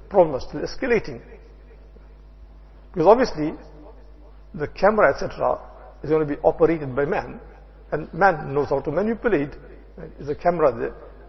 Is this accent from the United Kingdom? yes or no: no; India; English is a second language; moved away; I know it's about almost 40 years, right? When I came from India.